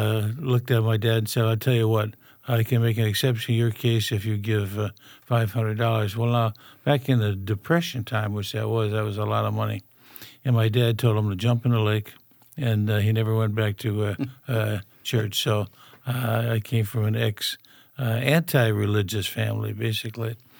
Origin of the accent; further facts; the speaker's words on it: Detroit, Michigan, United States; born there; I was born in the Detroit area, Detroit suburb, to a non-Christian family.